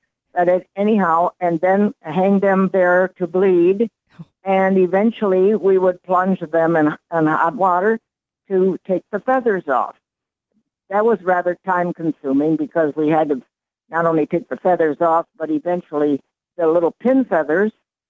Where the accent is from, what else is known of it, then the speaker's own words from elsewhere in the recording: Lake Odessa, Michigan, United States; On a farm outside of Lake Odessa.